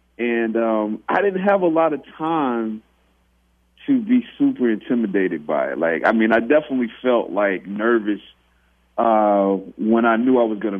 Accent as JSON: {"language": "English", "town": "Anderson", "region": "South Carolina", "country": "United States", "said": "I'm from Anderson, South Carolina."}